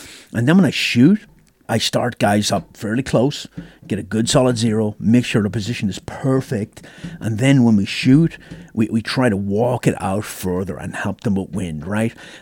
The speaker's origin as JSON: {"language": "English", "country": "Ireland", "tie": "born or raised there", "said": "I grew up in Ireland and we were hard drinkers."}